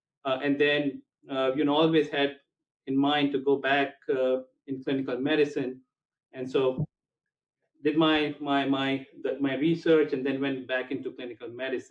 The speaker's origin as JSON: {"language": "English", "country": "India", "tie": "born or raised there", "said": "So I grew up in India, and so my entry into medicine probably was influenced by my parents."}